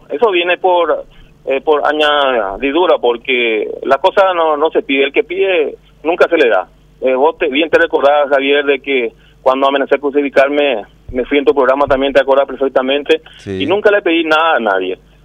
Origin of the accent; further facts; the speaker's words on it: Paraguay; somos paraguayos